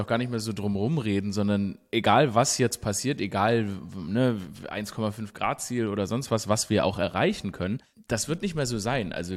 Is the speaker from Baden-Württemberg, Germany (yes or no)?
yes; Stuttgart, Baden-Württemberg, Germany; weil ich komme ja aus Stuttgart und ursprünglich.